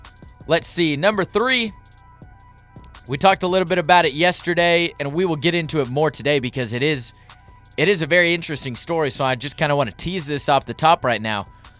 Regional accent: Texas, United States; I grew up right outside of Dallas. Went to Jesuit.

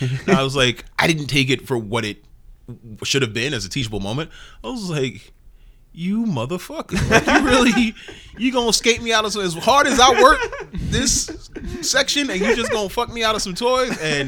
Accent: New York City, New York, United States; I am originally from Rockaway, Bay Eight Hours stand up.

